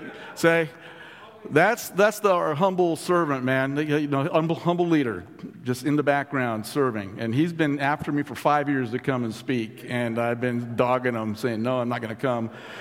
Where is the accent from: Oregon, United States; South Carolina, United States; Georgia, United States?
Oregon, United States; I grew up in Oregon. The Northwest.